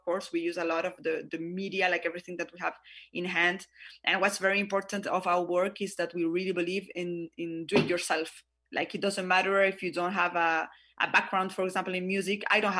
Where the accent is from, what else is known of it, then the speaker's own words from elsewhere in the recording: Valparaíso, Chile; We are four women from Valparaíso.